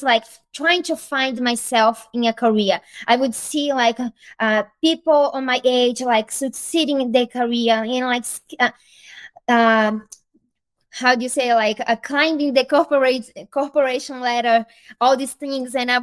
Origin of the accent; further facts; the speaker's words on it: Brazil; English is a second language; So as you mentioned, I came from Brazil and I worked as a nanny here for long time.